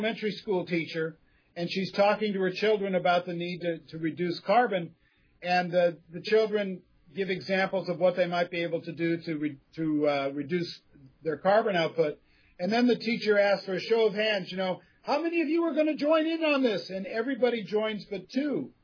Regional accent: California, United States; You're in my backyard. In my backyard. I'm from California.

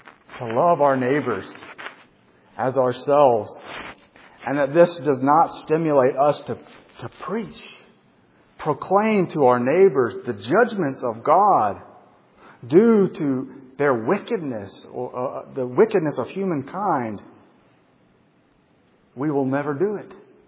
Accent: Gulf Shores, Alabama, United States; When this young man came to the beach, I'm from Gulf Shores, do you remember?

